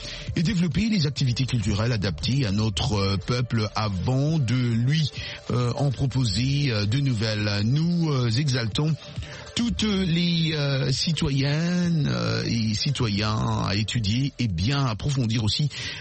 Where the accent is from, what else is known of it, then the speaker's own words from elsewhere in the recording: Kinshasa, DR Congo; Moi, je suis de Mbinza Ipen, à l'antenne. Exactement, c'est là où j'ai grandi, c'est ma maison.